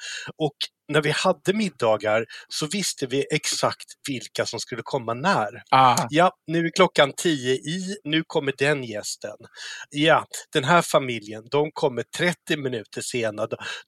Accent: Gothenburg, Västra Götaland County, Sweden; jag växte upp i Göteborg

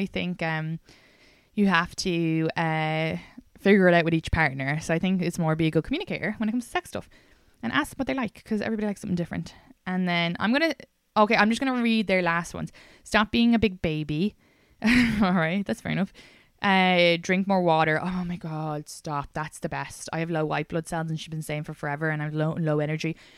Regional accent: Ireland; I was rolling my eyes because I'm Irish.

